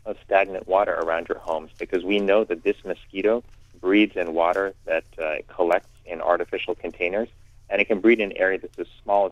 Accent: Florida, United States; to the city and to the state of Florida. I want to do everything I can to make sure the residents of my hometown and my home state are protected.

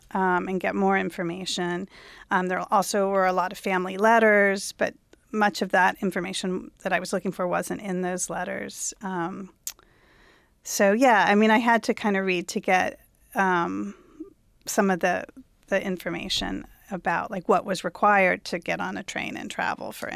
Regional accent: Missouri, United States; Although I grew up in Missouri, so there were not a lot of other Jews, not a lot of other Holocaust survivors.

